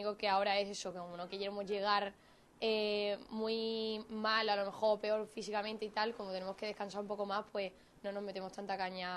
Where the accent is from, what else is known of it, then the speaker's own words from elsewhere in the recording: Seville, Andalusia, Spain; soy de Sevilla